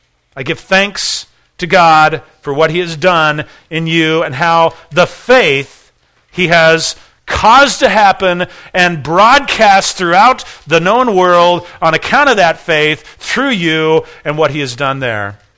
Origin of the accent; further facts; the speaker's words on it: California, United States; I come from California. I grew up there.